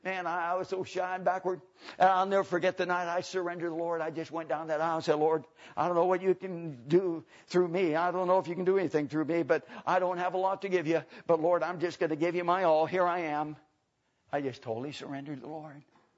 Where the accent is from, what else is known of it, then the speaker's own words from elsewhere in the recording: Spokane, Washington, United States; I'll probably go back to Spokane, my hometown. You don't have any good Bible reading churches there.